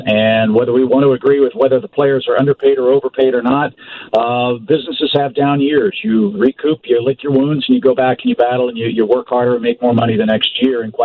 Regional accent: St. Louis, Missouri, United States; But for me personally, as a broadcaster and growing up in St. Louis, looking to my left at Old Busch Stadium

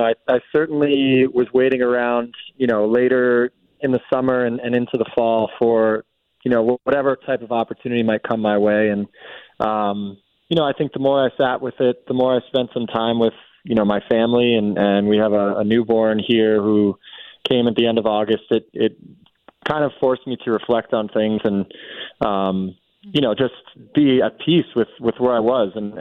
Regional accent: New Rochelle, New York, United States; I took it around my hometown in New Rochelle.

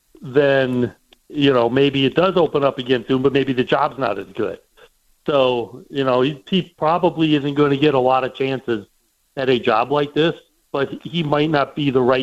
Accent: Indiana, United States; Because I'm from Indiana. I went to Purdue

